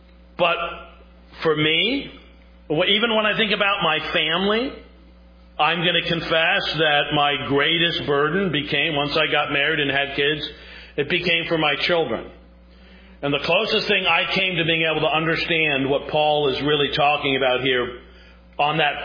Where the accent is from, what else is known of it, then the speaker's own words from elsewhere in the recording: New York, United States; Who are my people? I'm from New York.